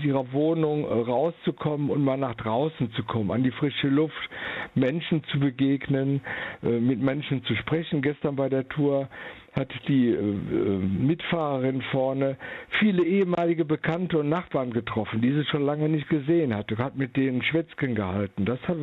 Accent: Hattingen, North Rhine-Westphalia, Germany; und wollte die Idee nach meiner Heimatstadt Hattingen bringen.

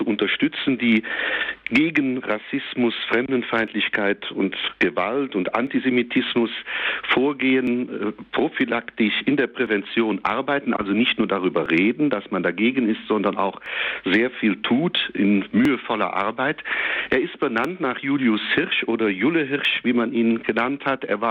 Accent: Eifel, Germany; dann durch die Eifel, also meine Heimat, kam

